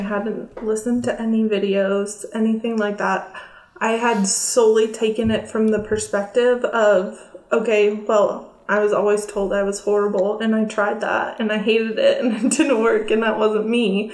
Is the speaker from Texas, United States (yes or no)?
no; California, United States; I grew up in California by San Francisco.